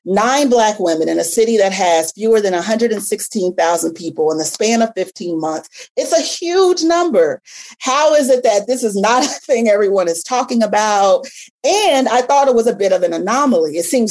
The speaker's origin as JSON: {"language": "English", "region": "Illinois", "country": "United States", "tie": "born or raised there", "said": "about two and a half hours south of Chicago. And between 2003 and 2004, 9 Black women were murdered in my hometown."}